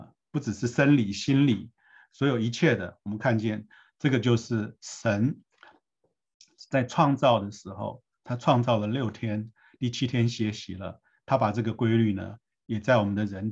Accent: China; 我想我们中国人在古时候过日子的时候、不知道是不是

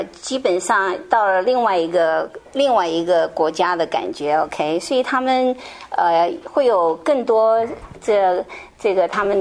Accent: Taiwan; now in United States; 我是从台湾来的

